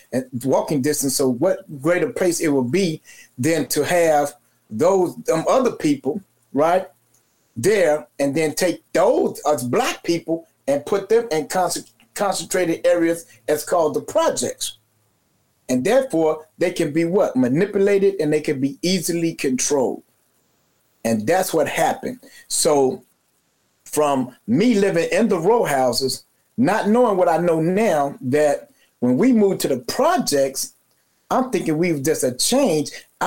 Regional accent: Chicago, Illinois, United States; So I was born and raised in Cabrini. I grew up with Walter Barnett, the alderman. Him and my mother, they were partners, and we lived right down the street from each other.

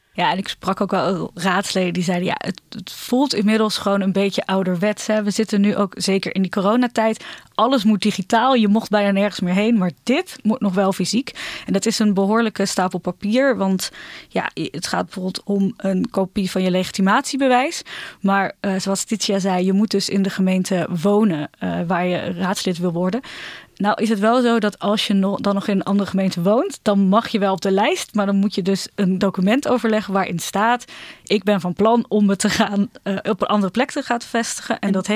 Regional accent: Ermelo, Gelderland, Netherlands; ik dus zelf ook uit een dorp kom. Ik kom uit Ermelo.

